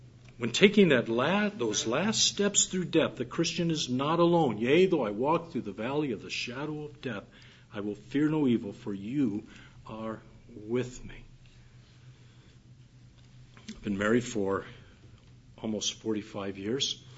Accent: Detroit, Michigan, United States; I was born and raised in Detroit, and I like to go back and visit family every once in a while.

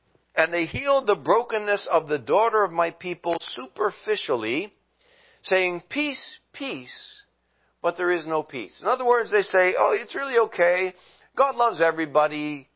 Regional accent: New Orleans, Louisiana, United States; Now, when I was a child, growing up in New Orleans, this was back in the 60s, I went to Sunday school, to our church

